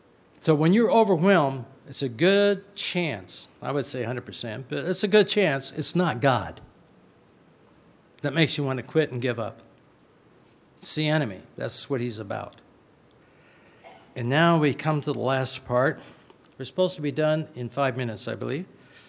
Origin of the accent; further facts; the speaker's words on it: Los Angeles, California, United States; And growing up in Los Angeles and going to school in Hollywood, California, which is not necessarily the most godly place in the United States.